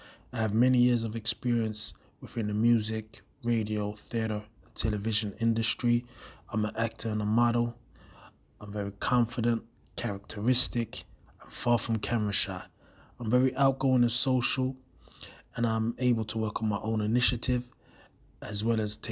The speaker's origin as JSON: {"language": "English", "region": "London", "country": "United Kingdom", "tie": "born or raised there", "lives_now": "Malmo, Sweden", "said": "I'm 35 years old, born and raised in London, the UK, currently living in Malmo, Sweden. I speak fluent English, Swedish, and basic conversational Arabic."}